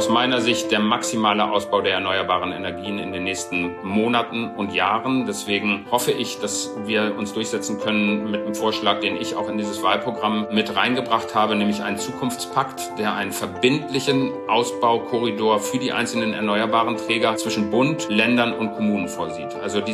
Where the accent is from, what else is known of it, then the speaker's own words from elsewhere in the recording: Laatzen, Lower Saxony, Germany; in meiner Heimatstadt Laatzen gewesen ist